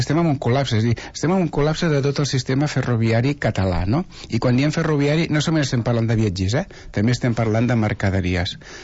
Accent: Gelida, Catalonia, Spain; En el cas de Gelida, ja sabeu que jo soc de Gelida

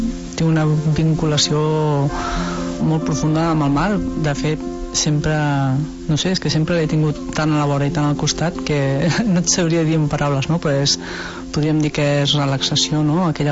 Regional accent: Tarragona, Catalonia, Spain; born there; vaig néixer a Tarragona, tinc molta vinculació amb el barri del Serrallo, que els meus avis materns eren del Serrallo

